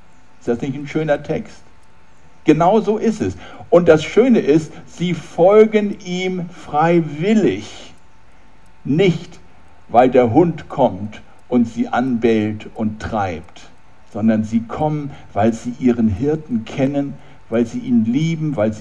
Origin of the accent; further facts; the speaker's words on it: Schleswig-Holstein, Germany; moved away; also born or lived in Lower Saxony; ich komme ja aus dem Norden in Schleswig-Holstein und in Nordniedersachsen, Lüneburger Heide und so.